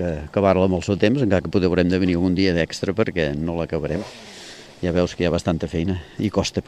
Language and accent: Catalan; Lleida, Catalonia, Spain; also born or lived in Sabadell; vaig néixer al 40, vinc de Lleida i, bueno, he parat aquí a fer les barraques.